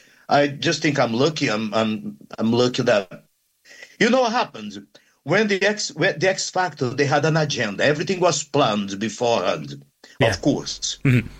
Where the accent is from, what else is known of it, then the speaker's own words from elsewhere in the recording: Brazil; English is a second language; Brazilian, and my accent was even worse than it is now, so 15 years ago.